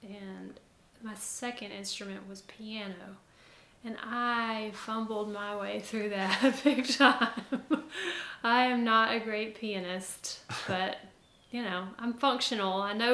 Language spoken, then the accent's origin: English; Tuscaloosa, Alabama, United States; Yeah, because I was from Tuscaloosa and... raised in a music family